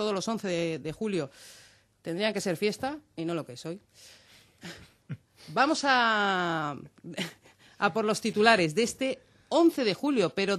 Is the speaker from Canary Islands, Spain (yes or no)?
yes; San Cristóbal de La Laguna, Canary Islands, Spain; También se celebra en la laguna de donde yo soy, San Benito.